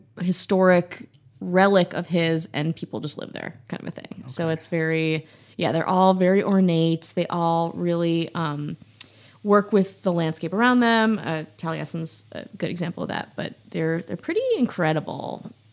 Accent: Milwaukee, Wisconsin, United States; I'm from Milwaukee, which is about 2 hours away, and it's maybe 30 minutes from Madison, the capital of Wisconsin.

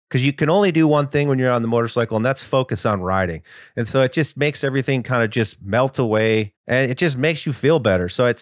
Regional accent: Ohio, United States; Another like fellow Ohioan, you know, since I grew up in Ohio too.

